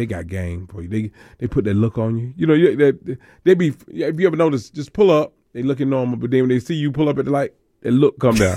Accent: Atlanta, Georgia, United States; And I'm from Atlanta, and I don't care nothing about the Falcons.

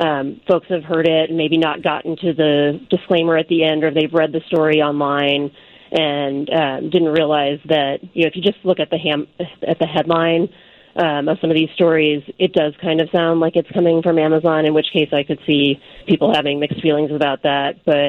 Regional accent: Texas, United States; As a Texan, that is not exactly on the top of my list.

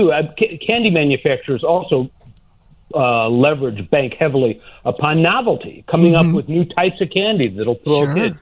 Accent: Chicago, Illinois, United States; I was a north side kid. I grew up in Portage Park.

